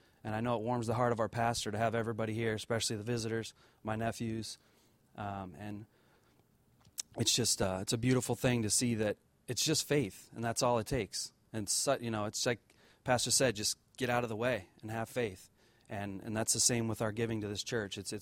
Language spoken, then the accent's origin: English; United States; born there; I was born in America, land of the free